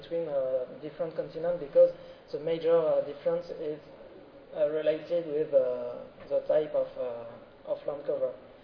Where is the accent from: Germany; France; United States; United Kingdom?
France; accent: French; English is a second language; So thank you, and sorry for my terrible French accent.